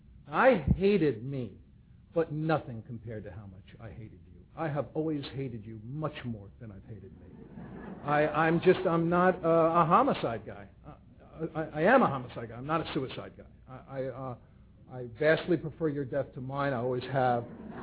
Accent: New York City, New York, United States; born or raised there

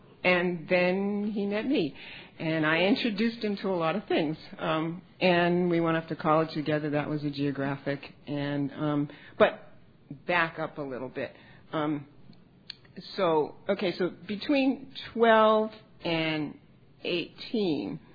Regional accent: Woodside, New York, United States; anybody here from New York, I grew up in Woodside, in the Woodside Projects, and I was 5 years old

